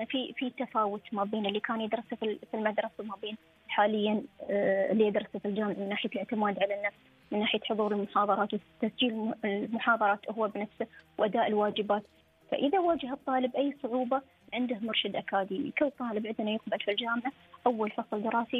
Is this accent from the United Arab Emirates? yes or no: yes; United Arab Emirates; عندنا في الإمارات على مستوى جميع الإمارات بشكل عام، في أبو ظبي